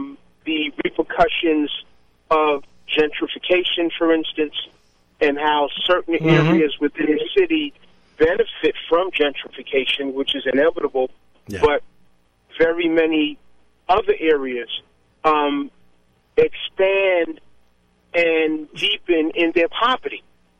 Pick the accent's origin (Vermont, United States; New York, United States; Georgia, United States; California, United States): New York, United States; I really think I'm one of the few people born and raised in New York that has always been ready to live elsewhere.